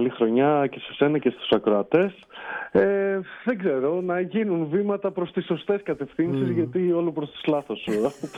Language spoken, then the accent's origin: Greek; Krania, Thessaly, Greece; εγώ πάντα ήθελα να παραμείνω στο χωριό μου, η Κρανιάς Προποτάμου είναι το χωριό μου, στα Ορεινά Τρίκαλα.